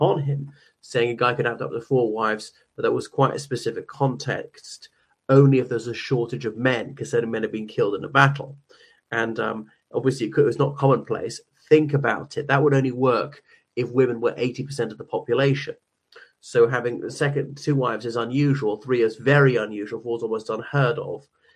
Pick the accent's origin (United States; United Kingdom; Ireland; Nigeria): Ireland; from Ireland.